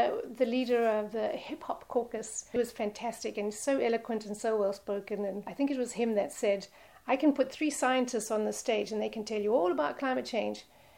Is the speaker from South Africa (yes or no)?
yes; South Africa; This was amazing to me because I'm from South Africa.